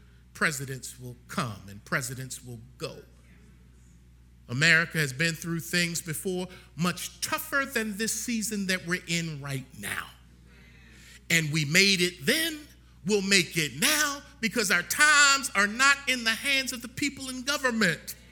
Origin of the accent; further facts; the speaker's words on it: Baltimore, Maryland, United States; now in Nashville, United States; There's nothing here for me, all these cowboy hats and cowboy boots and hee-haw. I'm from Baltimore, Lord. I struggled in Virginia.